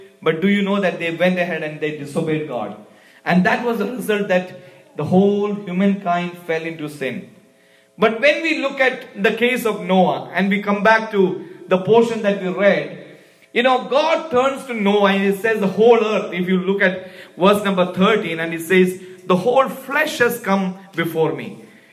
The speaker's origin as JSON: {"language": "English", "country": "India", "tie": "born or raised there", "said": "We grew up basically back in India where there's a lot of rain."}